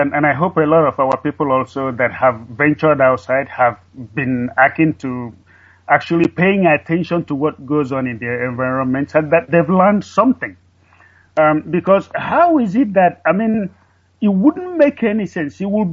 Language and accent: English; Nnewi, Anambra, Nigeria; And I hail from Newi, and Newi is in Anambra State.